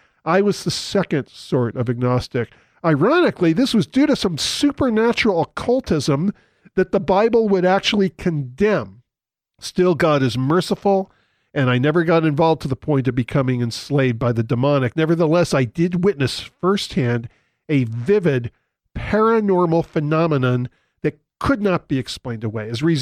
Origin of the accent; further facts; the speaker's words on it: United States; Growing up in America as a Jew with mostly Gentile friends, I had been exposed to Christian terminology all my life